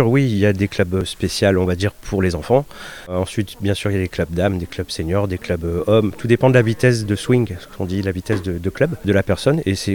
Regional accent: Boulogne-sur-Mer, Hauts-de-France, France; Je suis originaire de Boulogne-sur-Mer dans le nord de la France et puis je suis arrivé dans le sud il y a une trentaine d'années maintenant, à peu près.

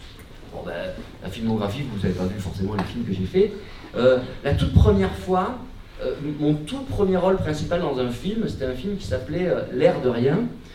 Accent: Digne-les-Bains, Provence-Alpes-Côte d'Azur, France; avec des copains d'enfance de la ville de Digne-les-Bains

